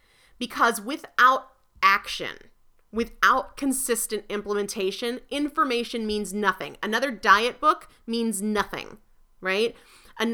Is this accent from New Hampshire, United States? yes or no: yes; New Hampshire, United States; not only is she a New England girl like me, because, you know, I'm originally from New Hampshire